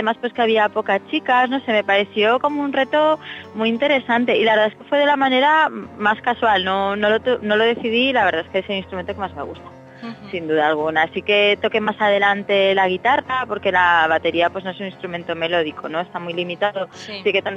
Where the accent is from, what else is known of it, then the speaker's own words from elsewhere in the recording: Zaragoza, Aragon, Spain; Yo soy de Zaragoza y allí eran muy baratas las clases de instrumento.